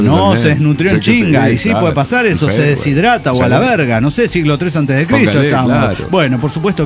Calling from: Mexico City, Mexico; del Distrito Federal Mexicano.

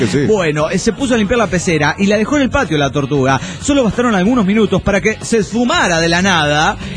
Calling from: Piedras Negras, Coahuila, Mexico; de Piedras Negras, Coahuila, México.

